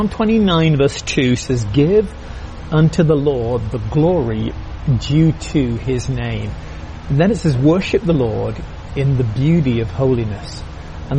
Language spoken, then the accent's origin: English; United Kingdom; now in United States; I'm a Brit, I'm now French, and I'm a US citizen, live in New England